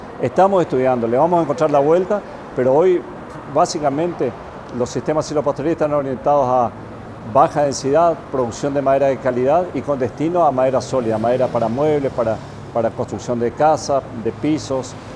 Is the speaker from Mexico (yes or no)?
no; Argentina; Sí, yo soy argentino. Inicié con estos modelos productivos en Argentina, en una región en el noreste de la Argentina, con pinos y pasturas, después con eucalipto y pasturas.